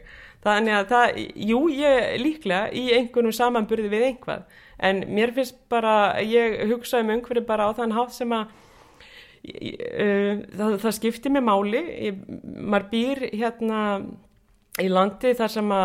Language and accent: Icelandic; Drangsnes, Westfjords, Iceland; ég alinn upp á Drangsnesi á Ströndum og leikvöllurinn minn var fjaran.